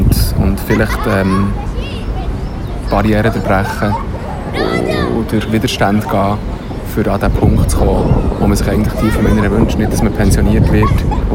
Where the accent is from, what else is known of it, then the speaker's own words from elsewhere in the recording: Switzerland; Und auch bei uns in der Schweiz, wo vermeintlich alles rund läuft